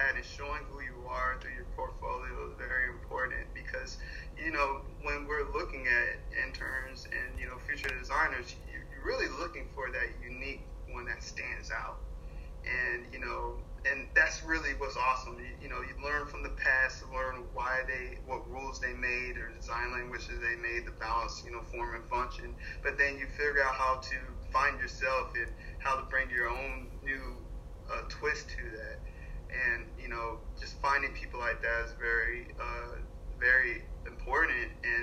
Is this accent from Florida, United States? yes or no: yes; Florida, United States; So, you know, I was raised in Florida, so, you know, growing up, Universal Island of Adventures, and, you know, actually grew up with that park